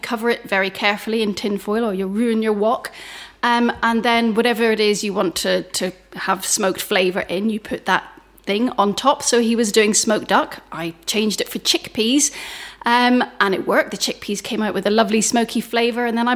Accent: Northern Ireland, United Kingdom; I come from a catering family. I grew up in Northern Ireland.

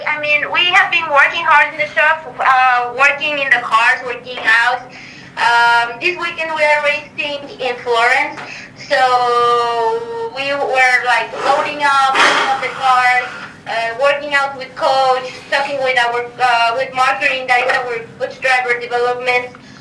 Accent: Mexico City, Mexico; Yeah, I'm from Mexico City.

